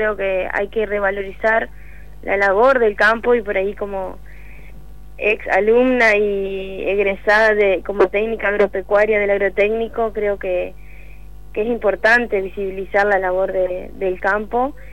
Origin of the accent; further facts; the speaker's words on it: San Justo, Argentina; soy de San Justo, así que siempre mi corazoncito estuvo por esta zona de alguna manera